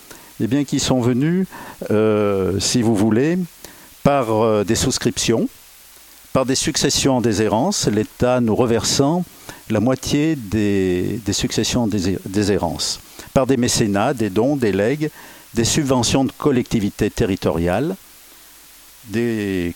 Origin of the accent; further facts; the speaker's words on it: Grenoble, Auvergne-Rhône-Alpes, France; born there; je suis né à Grenoble il y a déjà nombreuses décennies.